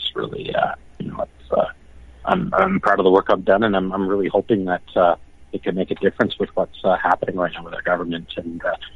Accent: Toronto, Ontario, Canada; I'm born and raised in the Toronto area

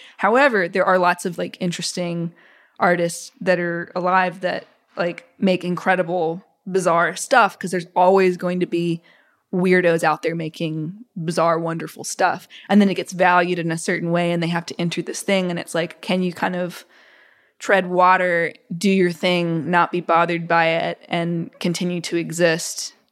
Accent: Mississippi, United States; I think I have sometimes had a resistance to talking about like growing up in Mississippi

